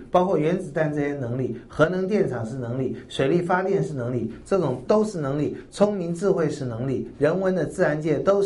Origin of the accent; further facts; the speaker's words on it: China; 我们中国人有这种唯苦意识嘛